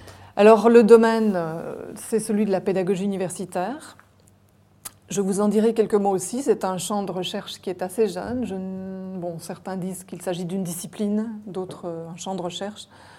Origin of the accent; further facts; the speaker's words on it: Belgium; Alors, je viens de Belgique, ça veut dire qu'il faudra m'excuser si je ne fais pas référence toujours à votre contexte local.